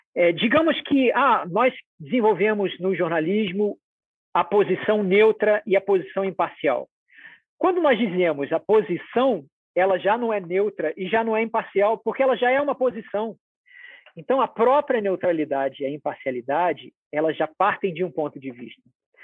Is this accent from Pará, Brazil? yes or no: no; Rio de Janeiro, Brazil; born there; Homem, nasci no Rio de Janeiro, classe média, esse é o meu ponto de vista. Percebido como branco, né?